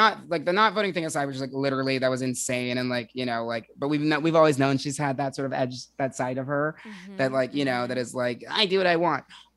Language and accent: English; New Jersey, United States; also born or lived in Manhattan; now in Brooklyn, United States; I'm from Jersey, born and raised.